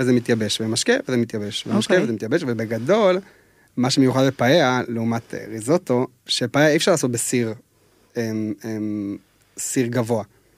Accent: Tel Aviv, Tel Aviv District, Israel; כי אני תל אביבי

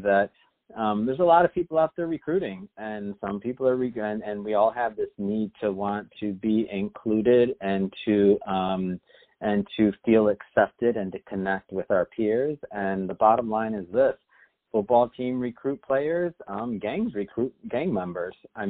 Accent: Michigan, United States; now in Los Angeles, United States; I'm from Michigan originally, but now being in LA and living out here, I feel a need and a want to give back to the community that has blessed me so well.

